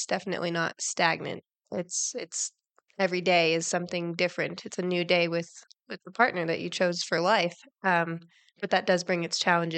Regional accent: Roundup, Montana, United States; So I grew up in Montana. I'm from a small town, Roundup. I was a Class B school and I really enjoyed my time there.

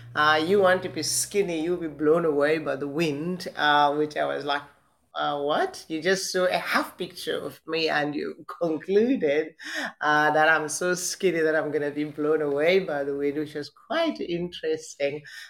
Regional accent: Zimbabwe; So I joined one group, and most of them, they are actually from Zim. I'm from Zimbabwe.

